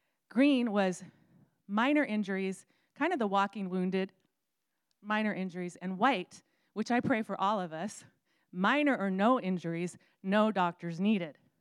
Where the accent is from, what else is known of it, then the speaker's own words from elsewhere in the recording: Texas, United States; now in Seattle, United States; Y'all know I'm from Texas. And when I first came here, I didn't want to stay here.